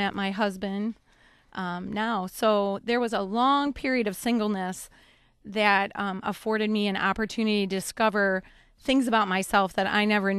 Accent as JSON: {"language": "English", "town": "Brighton", "region": "Michigan", "country": "United States", "tie": "born or raised there", "said": "Sure. I grew up in Brighton, Michigan. I have wonderful parents."}